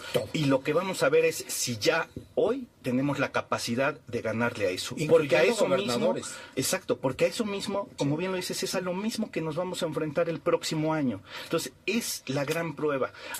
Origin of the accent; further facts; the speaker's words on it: Mexico; Ya vimos lo que nos pasó cuando nos, entre comillas, nos deshicimos del PRI como mexicanos por la derecha.